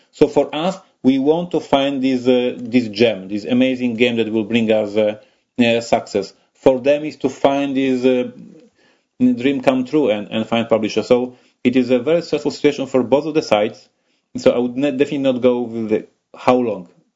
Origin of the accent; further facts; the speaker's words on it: Poland; born there; English is a second language; I would say that I am lucky that I was born in Poland, that is a big country in Europe.